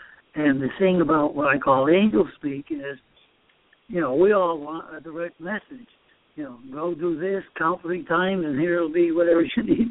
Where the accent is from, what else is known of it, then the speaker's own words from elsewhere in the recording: Maine, United States; My father was a man, I grew up in Northern Maine